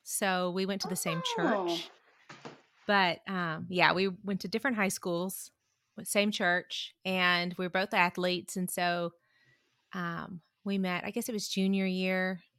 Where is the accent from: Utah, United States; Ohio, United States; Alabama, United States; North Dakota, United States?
Alabama, United States; also born or lived in Mississippi; So I was born in Mississippi. Couldn't tell by the accent. Well, I only lived in Mississippi for 9 months and we moved to Alabama. So I was pretty much raised in Alabama.